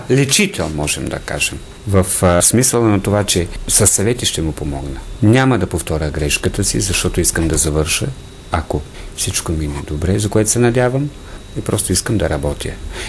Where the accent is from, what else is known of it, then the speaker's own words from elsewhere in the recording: Northwestern Bulgaria, Bulgaria; also born or lived in Montana; Аз съм от Северозападна България. Средното си образование завършвам в Северозападна България, също в град Монтана с руски профил.